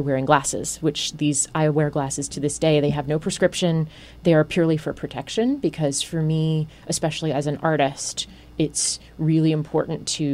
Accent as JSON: {"language": "English", "region": "North Carolina", "country": "United States", "tie": "born or raised there", "said": "I actually went to Wake Forest University, which was in my hometown."}